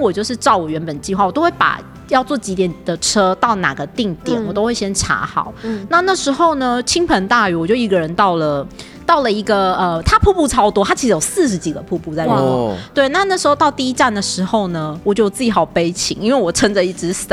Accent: Taiwan; 我说，对啦，我是台湾来的

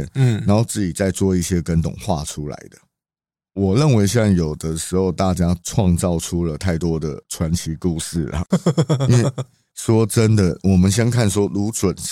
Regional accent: Taiwan; 以一个我们台湾人或者老中去海滩。

